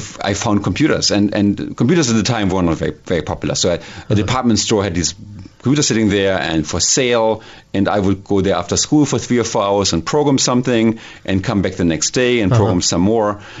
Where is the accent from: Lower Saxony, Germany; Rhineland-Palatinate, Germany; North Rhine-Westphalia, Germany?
Lower Saxony, Germany; Hildesheim; now in California, United States; It's just close to Berlin, in a small city called Hildesheim, 100,000 souls, everybody, and basically, and a part of Germany